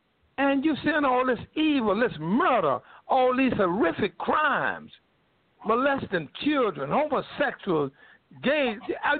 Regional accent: North Carolina, United States; I know a man in North Carolina. I'm from North Carolina.

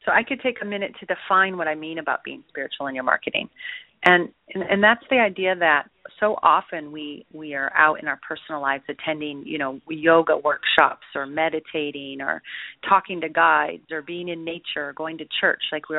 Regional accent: Midwest, United States; I grew up in the Midwest with this idea that marketing was distasteful. And, becoming a used car salesman was just about the lowest thing that you could do where I'm from.

